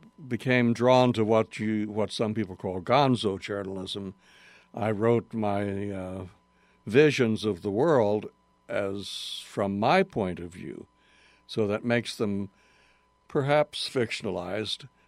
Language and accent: English; Cairo, Illinois, United States; born there; Well, I was born in Cairo, Illinois.